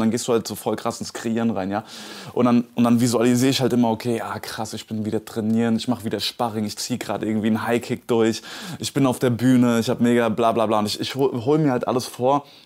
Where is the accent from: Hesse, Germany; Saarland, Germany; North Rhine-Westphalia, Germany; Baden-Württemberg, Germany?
Hesse, Germany; Gelnhausen; Nee, in Hessen, auf einem kleinen Kaff, so, in einer kleinen Stadt, Gelnhausen.